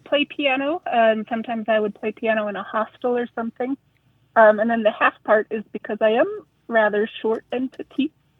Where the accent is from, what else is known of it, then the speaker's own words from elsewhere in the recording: Wyoming, United States; also born or lived in Nebraska; I was born in Nebraska, but I did grow up in Wyoming, yes.